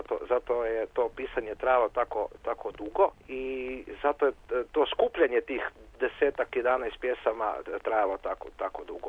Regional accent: Croatia; Kod nas u Hrvatskoj tu se dogodilo do apsolutno jednog ograđivanja.

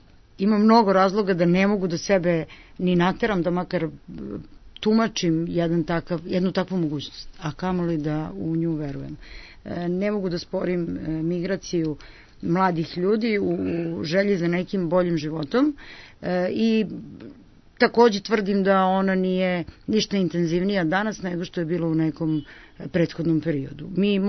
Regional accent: Peć, Kosovo; now in Belgrade, Serbia; Ja dolazim iz Peći, inače, 99. me je dovela u Beograd.

